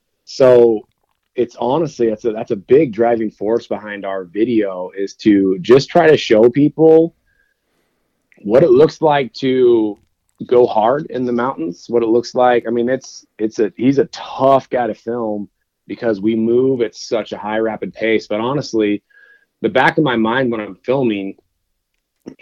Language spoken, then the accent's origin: English; Oregon, United States; Actually, surprisingly, I grew up in Oregon, so I was bow hunting Roosevelt elk.